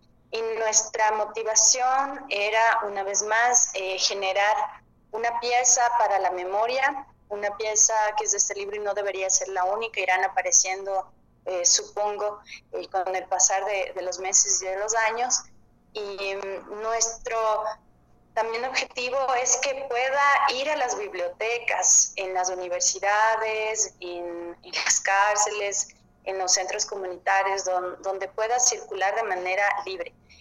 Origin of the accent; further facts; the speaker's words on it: Ecuador; Y lo que también me deja como periodista y como ecuatoriana es una crítica que deberíamos todos llamarnos a cambiar.